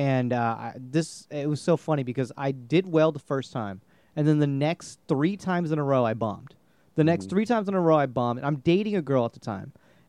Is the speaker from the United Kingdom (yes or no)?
no; India; I'm Indian, so you know, I just did